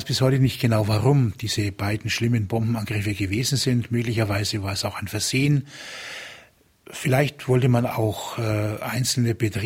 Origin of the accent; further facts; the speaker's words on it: Ansbach, Bavaria, Germany; Ich bin 62 Jahre alt, komme aus Ansbach in Mittelfranken